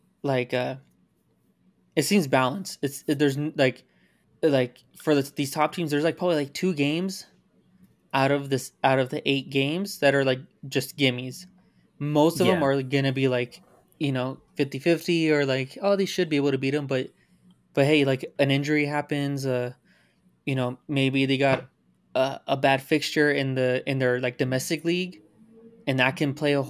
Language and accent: English; United States; Full disclosure, I'm American.